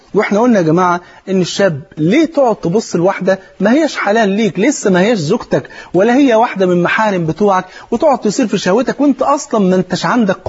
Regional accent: Egypt; وانت عارف الفول عندنا في مصر فرض عين.

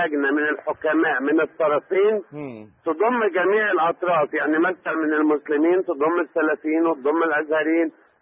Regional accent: Egypt; لكن احنا بره الجامع والكنيسة احنا مصريين.

